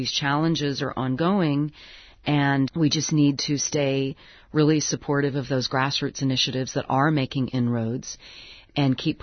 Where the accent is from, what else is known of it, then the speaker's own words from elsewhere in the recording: United States; Well, I am American, and so that's, you know, a lever I try to push.